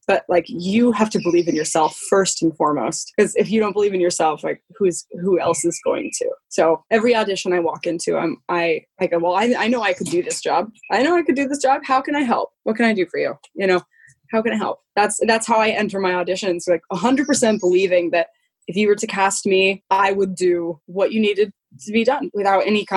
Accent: Colorado, United States; I'm originally from Colorado, like you just mentioned.

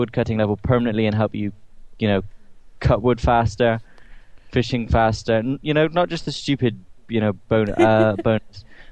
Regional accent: England, United Kingdom; also born or lived in Berlin, Germany; I'm English, goddammit. My parents were English. I've lived in English for the majority of my life. I'm English.

